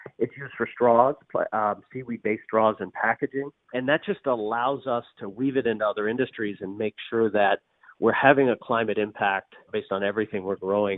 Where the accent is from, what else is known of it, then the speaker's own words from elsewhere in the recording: Newfoundland and Labrador, Canada; I'm from Newfoundland